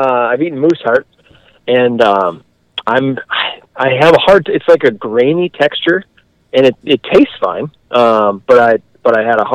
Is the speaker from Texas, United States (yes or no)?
no; South Dakota, United States; You know, I grew up in South Dakota and then went to school up here and have spent most of my time in the North Country.